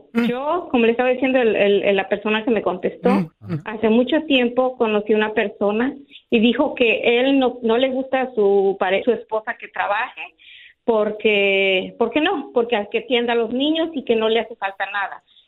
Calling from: New York, United States; De aquí, de Nueva York.

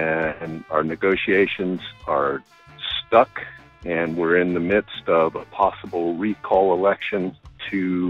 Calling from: Plymouth, Massachusetts, United States; I'm calling from Plymouth. I belong to a new union down in Plymouth, Massachusetts at the Plymouth Plantation.

